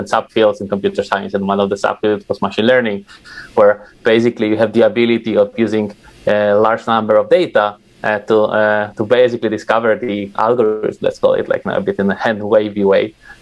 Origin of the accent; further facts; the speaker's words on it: Wrocław, Lower Silesian Voivodeship, Poland; English is a second language; Therefore, I decided to study informatics at my hometown university in Wrocław